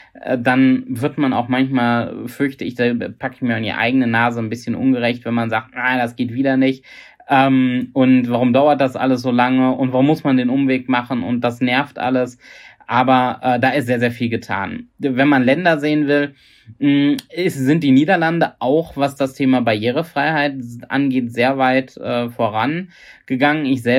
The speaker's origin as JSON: {"language": "German", "town": "Essen", "region": "North Rhine-Westphalia", "country": "Germany", "tie": "born or raised there", "said": "meine Heimatstadt Essen"}